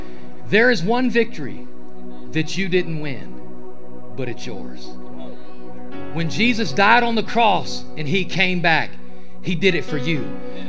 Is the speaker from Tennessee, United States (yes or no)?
no; Ohio, United States; I'm from Ohio. I am a Buckeye fan. Go Buckeyes.